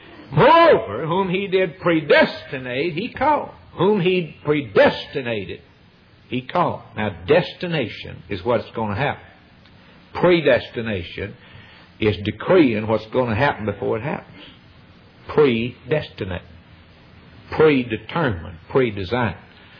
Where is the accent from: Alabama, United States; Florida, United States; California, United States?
Alabama, United States; born there; the reason I was born in Alabama is because my dad lived there.